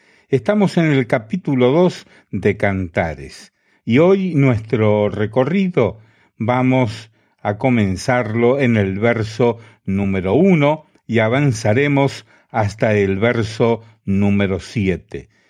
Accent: Guatemala; Soy de Guatemala. Hace unos años fui a Guatemala y andaba en un mercado

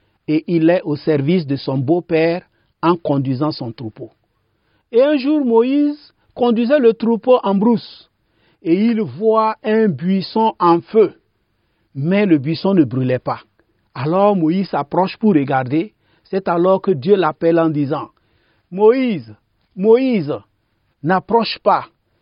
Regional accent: Burkina Faso; je suis originaire du Burkina Faso.

